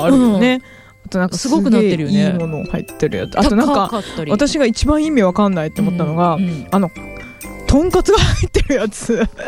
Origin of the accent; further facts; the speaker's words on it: Nara, Japan; 私奈良出身なんですけど